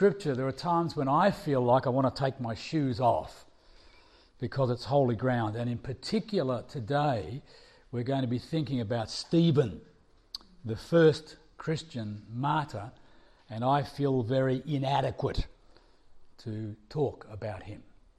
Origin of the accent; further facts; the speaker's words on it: Australia; accent: Australian; My wife and I come from Australia